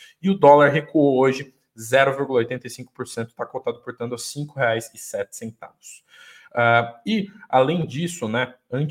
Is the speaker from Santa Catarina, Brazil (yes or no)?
yes; Santa Catarina, Brazil; born there; Eu que não sou natural de lá, mas sempre morei perto de lá, né? Boa parte da minha infância foi, nasci em Santa Catarina, né?